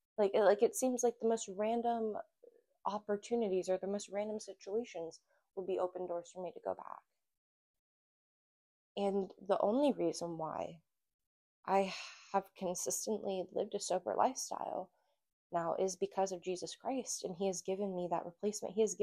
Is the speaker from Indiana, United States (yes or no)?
yes; Indiana, United States; And when the Lord called me to come back to Indiana, I knew that going back to my hometown meant I was going back to be around all of my old temptations.